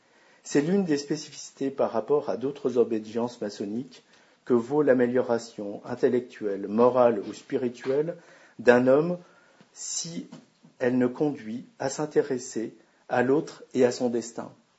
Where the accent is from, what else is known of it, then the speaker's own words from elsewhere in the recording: France; en tant que Français d'éducation rationaliste, j'ai été attiré vers la maçonnerie.